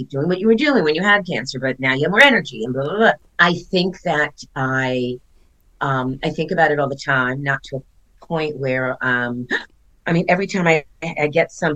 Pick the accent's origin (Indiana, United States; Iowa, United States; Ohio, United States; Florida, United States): Florida, United States; Miami; I grew up in Miami, Florida.